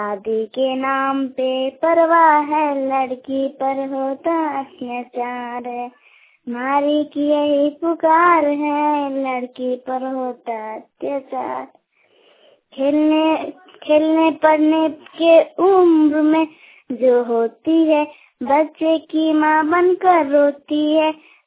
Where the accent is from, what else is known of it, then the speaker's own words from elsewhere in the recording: Jainagar, Jharkhand, India; मैं कोडरमा जिला का निवासी हूँ और मेरा प्रखंड है जयनगर।